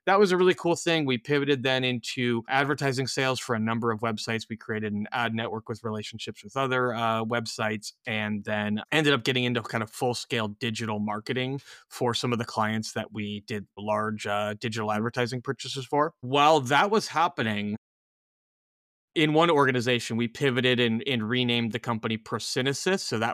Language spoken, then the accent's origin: English; Cleveland, Ohio, United States; also born or lived in Atlanta; So I moved back to my hometown of Cleveland, Ohio from Atlanta, Georgia for family related reasons years and years ago